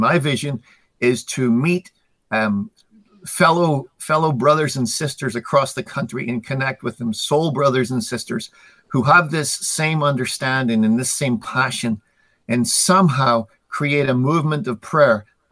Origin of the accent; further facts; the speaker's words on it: Ireland; your listeners will know that as an Irishman, I have the gift of the gab.